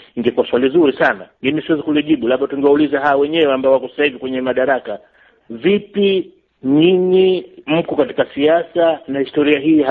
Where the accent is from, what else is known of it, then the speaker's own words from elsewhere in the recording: Dar es Salaam, Tanzania; born there; Mimi nimezaliwa Dar es Salaam, hawa ni kama wajumba zangu.